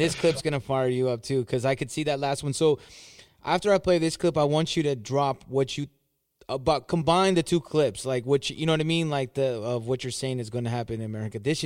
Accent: California, United States; Hey, I'm from Cali, man. I'm a Cali dude.

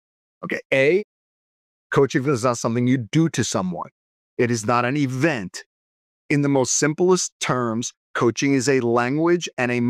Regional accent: New York, United States; Now, guys, I'm from New York. I speak fast.

